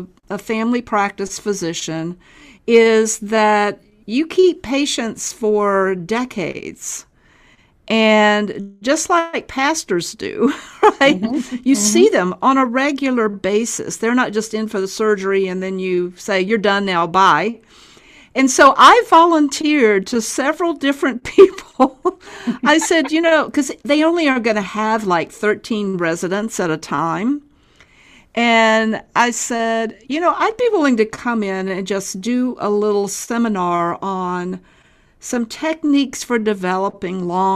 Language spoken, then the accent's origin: English; Columbia, South Carolina, United States; There is in my hometown here of Columbia, South Carolina, large hospital system here has just opened